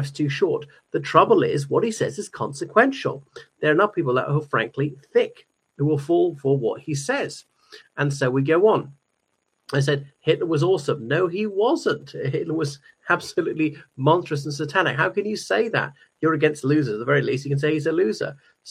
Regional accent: Ireland; from Ireland.

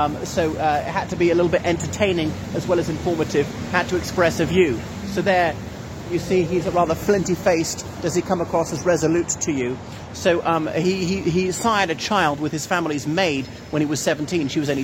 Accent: Ireland; now in London, United Kingdom; dear viewers. … from Ireland, and here I am just off Fleet Street in London

